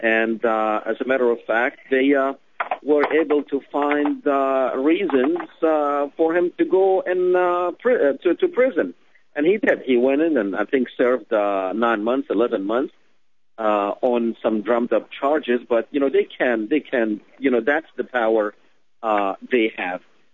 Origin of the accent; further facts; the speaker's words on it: Louisiana, United States; you know, I'm from Louisiana.